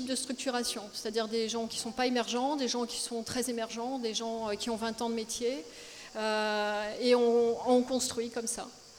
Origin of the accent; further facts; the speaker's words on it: Nice, Provence-Alpes-Côte d'Azur, France; alors à Nice, puisque je viens de Nice